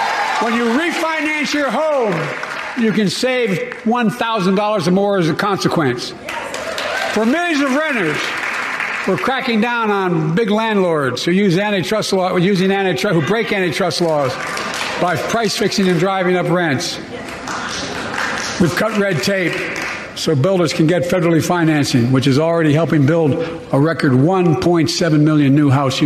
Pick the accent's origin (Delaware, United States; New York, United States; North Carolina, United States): Delaware, United States; I come from Delaware.